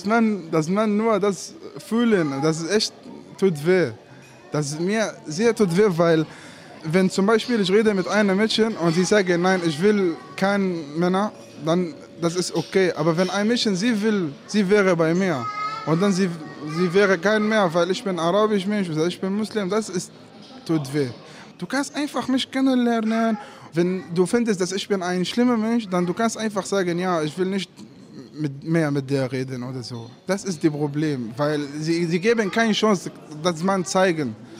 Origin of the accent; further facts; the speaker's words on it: Syria; German is a second language; Ich bin aus Syrien. Wenn sie fragt über Religion, ich sage auch, dass ich bin Muslim